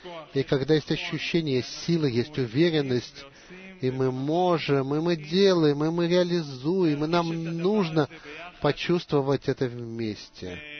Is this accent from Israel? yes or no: yes; Petah Tikva, Central District, Israel; я из Петах-Тиквы.